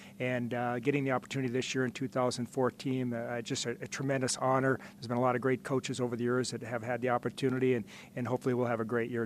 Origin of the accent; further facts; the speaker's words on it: Grand Rapids, Minnesota, United States; I was fortunate growing up in Grand Rapids that we had tremendous coaches